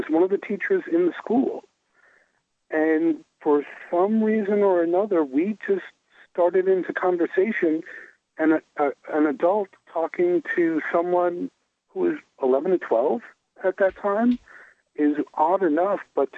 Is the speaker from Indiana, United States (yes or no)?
no; New York City, New York, United States; not just as a New Yorker, but as a human